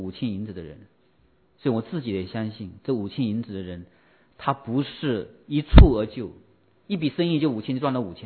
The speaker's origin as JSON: {"language": "Chinese", "region": "Hunan", "country": "China", "second_language": "Chinese", "said": "我是湖南人，讲话又快，吞字啊，吞音"}